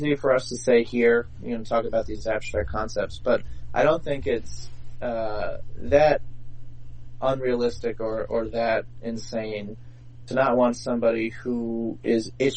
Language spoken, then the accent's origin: English; New York, United States; New York, because I grew up in New York, we also have the largest Russian population in the entire United States.